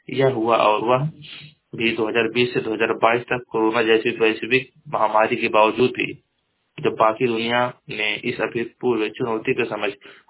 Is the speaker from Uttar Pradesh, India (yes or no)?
yes; Maharajganj, Uttar Pradesh, India; मैं जिला महाराजगंज का निवासी हूँ।